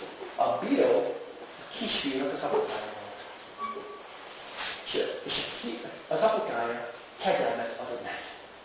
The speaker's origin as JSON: {"language": "Hungarian", "country": "United States", "tie": "born or raised there", "said": "És Amerikában a fiúk, nem csak a fiúk, bocsánat, mindenki, aki szeretne, legalább amikor én felnőttem"}